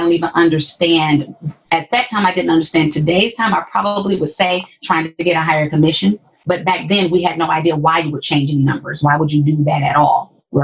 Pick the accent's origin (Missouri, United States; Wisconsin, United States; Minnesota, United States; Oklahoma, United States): Wisconsin, United States; Milwaukee; now in Chicago, United States; I'm from Milwaukee originally. My husband was in Chicago.